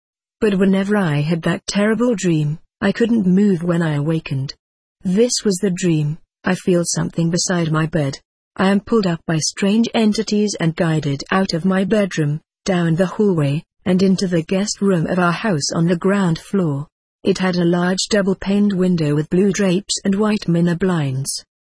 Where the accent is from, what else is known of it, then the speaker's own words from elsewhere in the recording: Florida, United States; I was raised in South Florida, born to a couple named Sam and Rose, an old-fashioned hard-working Italian-American couple.